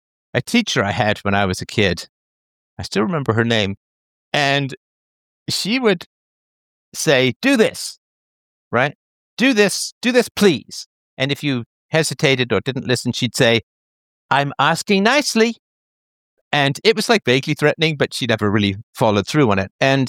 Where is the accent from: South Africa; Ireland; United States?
Ireland; Athlone, Leinster; I was born in Ireland and spent a good deal of my youth there in and around Athlone.